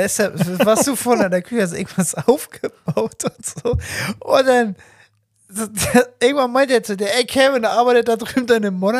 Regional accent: Austria; Ich komme aus Österreich.

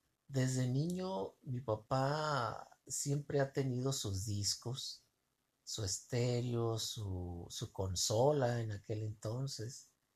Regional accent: Tijuana, Baja California, Mexico; yo soy nativo de la ciudad de Tijuana, Baja California. Nací en una colonia muy humilde

